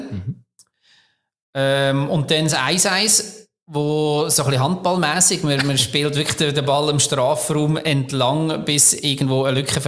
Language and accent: German; Bern, Switzerland; also als Berner weisst du, einer von uns wird der Erste dort sein